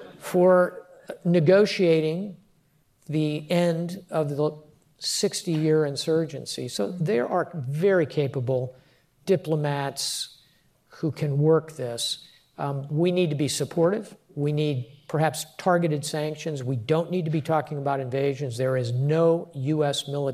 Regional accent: Miami, Florida, United States; and I'm from Miami, I speak Spanish, I have traveled extensively in that region

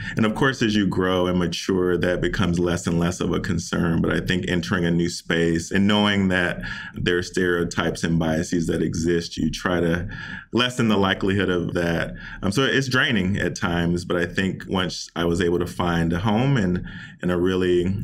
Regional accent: the South, United States; growing up in the South, there's kind of this Southern hospitality is a real thing.

